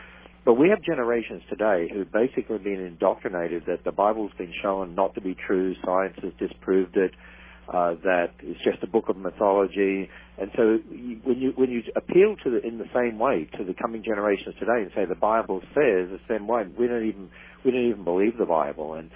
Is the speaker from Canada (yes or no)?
no; Australia; I come originally from Australia